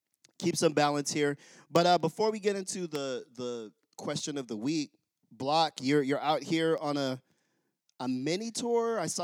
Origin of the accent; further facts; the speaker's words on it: New York, United States; It is mad cold. Thank you for validating that as a New Yorker.